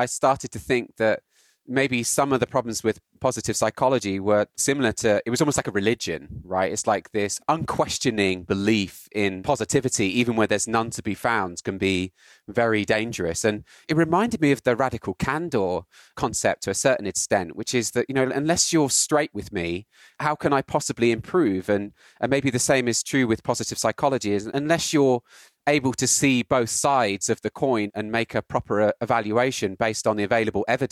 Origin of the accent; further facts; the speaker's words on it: United Kingdom; now in United States; as a British person living in the US.